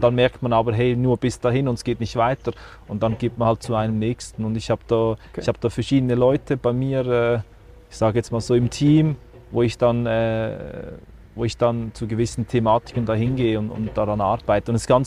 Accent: Stein, Aargau, Switzerland; In Stein, im Fricktal. Stein.

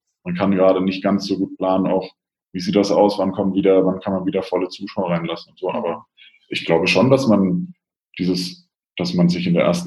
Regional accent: Bavaria, Germany; ich meine, ich komme aus Franken

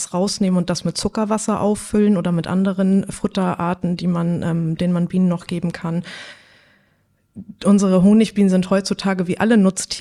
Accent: Hamburg, Germany; now in Nordfriesland, Germany; Ich bin eigentlich eine Hamburgerin, bin jetzt seit 10 Jahren in Nordfriesland. Mein Papa ist Nordfriese, ich war zwischendurch schon mal hier auch auf einer Schule in Bredstedt.

